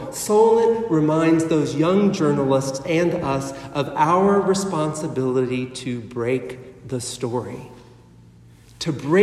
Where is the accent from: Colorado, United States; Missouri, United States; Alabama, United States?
Alabama, United States; I could come and say, hey, I'm from Alabama.